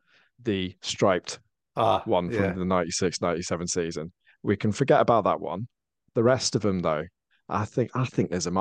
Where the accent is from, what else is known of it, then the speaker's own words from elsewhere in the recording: Aylesbury, South East England, United Kingdom; now in England; I grew up in Aylesbury for a long